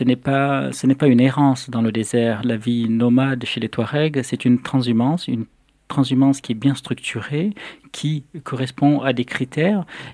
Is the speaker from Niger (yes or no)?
yes; Agadez, Niger; Je suis né à Agadez, donc dans le désert nigérien. J'ai grandi là-bas, j'ai reçu une double éducation, l'éducation Touareg et l'éducation occidentale